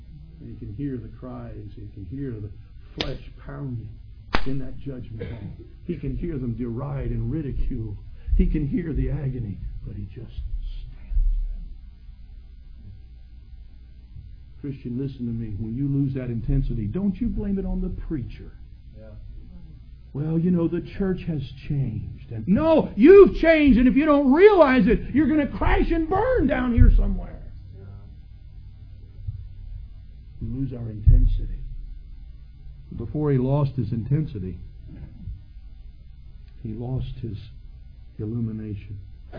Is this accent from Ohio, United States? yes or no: yes; Ohio, United States; I was raised in Ohio all my life.